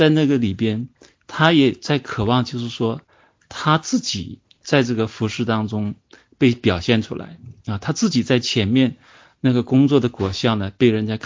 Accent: China

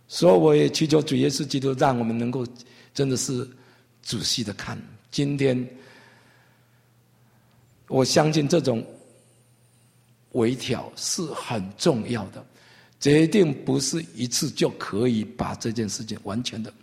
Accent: Taiwan; 我相信我从台湾来，在台湾现在最流行的是怎样养生啊？

